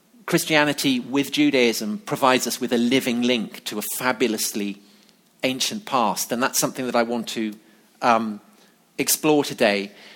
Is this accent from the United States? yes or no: no; England, United Kingdom; I am not American. I come from England. And this is the church that I went to. It's in a village called Broadchalk outside Salisbury, which has England's highest spire.